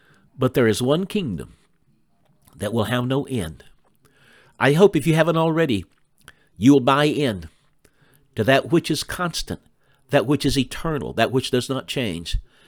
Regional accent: United States; I am an American. I've written books about America.

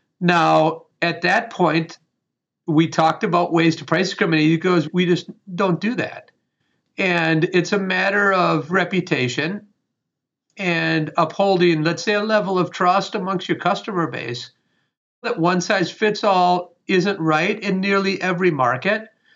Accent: Wisconsin, United States; Where I was raised in Wisconsin, Vince Lombardi famously said, winners never quit and quitters never win.

